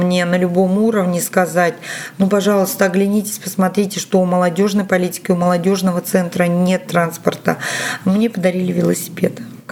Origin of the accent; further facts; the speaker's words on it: Buryatia, Russia; То есть я тоже горжусь этим, что я могу нести в мир любовь к земле, к родному краю, любовь к Селенгинской земле